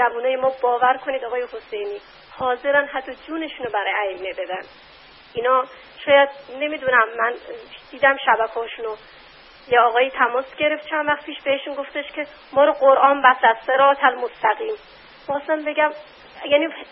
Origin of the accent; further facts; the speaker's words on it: Iran; ما آذری هستیم، آذری هم نباشیم، لور باشیم، ترک باشیم، گیلکی باشیم، هر چی باشیم محب علی هستیم